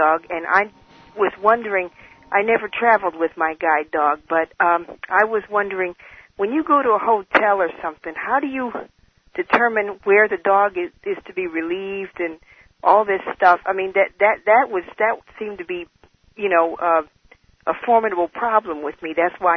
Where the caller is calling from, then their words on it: Cleveland, Ohio, United States; I'm calling from Cleveland